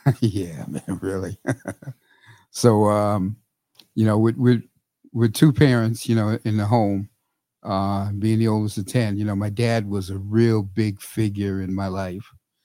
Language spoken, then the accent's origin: English; New Haven, Connecticut, United States; also born or lived in Brooklyn / Bronx; Well, I was born in Brooklyn, New York. I lived in Brooklyn, lived in Bronx for the first 9 years of my life, and then I came to New Haven, and I grew up in New Haven.